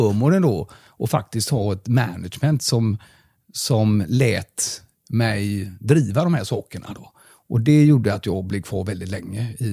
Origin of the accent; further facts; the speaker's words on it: Germany; Swedish is a second language; now in Sweden; huvudkontoren från Göteborg söderut, nere i mitt hemland Tyskland